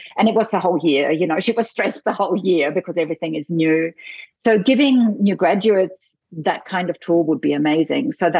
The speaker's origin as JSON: {"language": "English", "country": "Germany", "tie": "born or raised there", "said": "I grew up in Germany."}